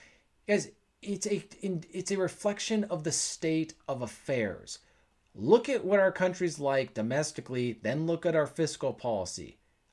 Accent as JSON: {"language": "English", "town": "Bellevue", "region": "Washington", "country": "United States", "tie": "born or raised there", "said": "I didn't think my hometown of Bellevue, Washington would go from being this middle-class town"}